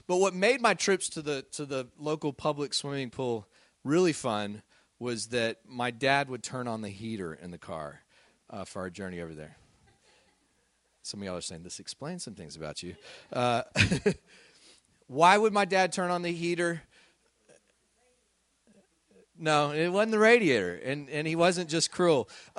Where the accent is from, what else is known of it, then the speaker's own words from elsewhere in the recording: Midland, Texas, United States; You know, when I was a kid growing up in Midland, Texas, it got awfully hot in the summer.